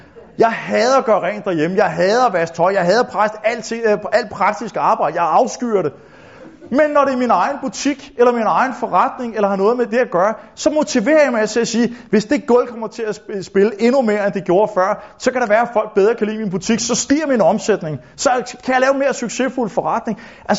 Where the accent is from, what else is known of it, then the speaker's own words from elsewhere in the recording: Copenhagen, Capital Region of Denmark, Denmark; selv som københavner kan det virke som et meget underligt spørgsmål